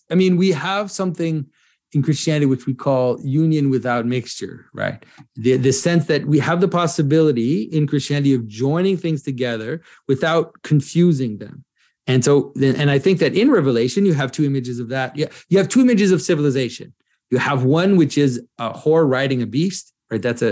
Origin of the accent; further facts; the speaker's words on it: United States; I'm an American, North American Orthodox icon carver.